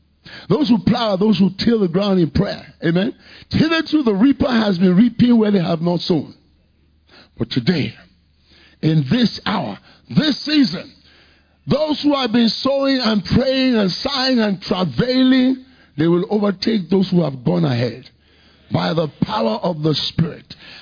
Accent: Ibadan, Oyo, Nigeria; And it is beginning in this Obodo Ibadan, my hometown.

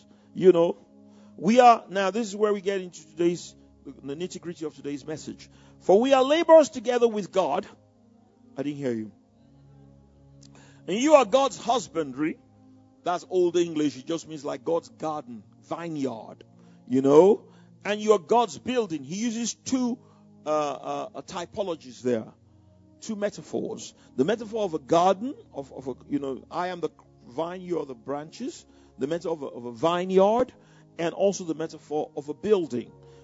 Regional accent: Nigeria; I said, Brother Hagin, I came from from Nigeria.

